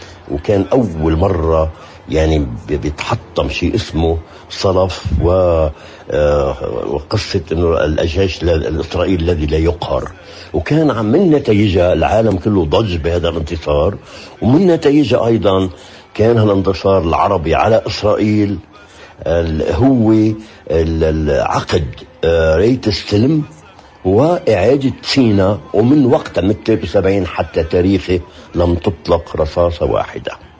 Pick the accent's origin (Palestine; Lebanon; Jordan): Lebanon; أنا كعربي كإنسان بدم تجري العروبي، مش فقط كلبناني